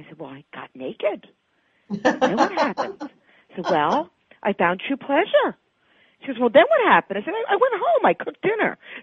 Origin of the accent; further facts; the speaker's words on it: New York City, New York, United States; I'm a New Yorker, absolutely.